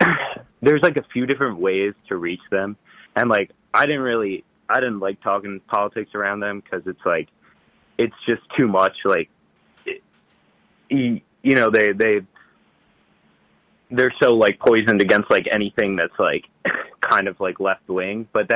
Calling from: Baltimore, Maryland, United States; from Baltimore.

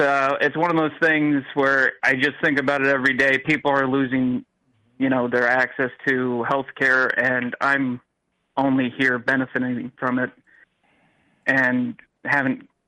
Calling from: Pennsylvania, United States; Western Pennsylvania.

